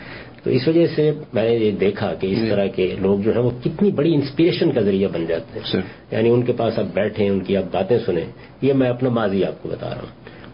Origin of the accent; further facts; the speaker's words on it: Daud, Punjab, Pakistan; یعنی میرا اپنا گاؤں لاہور سے کوئی 50-60 کلومیٹر کے فاصلے پر داؤد کے نام سے ہے, میرا آبائی گاؤں وہی ہے. وہاں راوی کے سیلاب سے پورا گاؤں برباد ہو گیا.